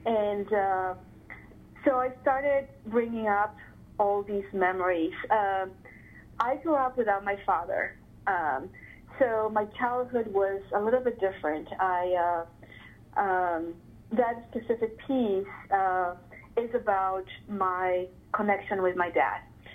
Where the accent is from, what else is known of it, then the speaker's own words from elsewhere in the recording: Ecuador; when I was living in Ecuador, when I was growing up in Ecuador.